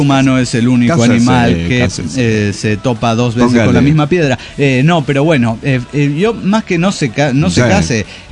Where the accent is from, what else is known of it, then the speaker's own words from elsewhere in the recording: Mexico; Pues, no me di cuenta, mira el traje de charro, los bigototes, las pistolotas, señora, soy de México.